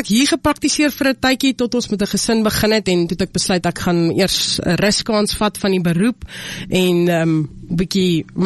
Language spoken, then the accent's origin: Afrikaans; Stampriet, Hardap, Namibia; moved away as an adult; ek is gebore in Stampriet of in Mariental Stampriet area groot geword, gematrikuleer by Almatan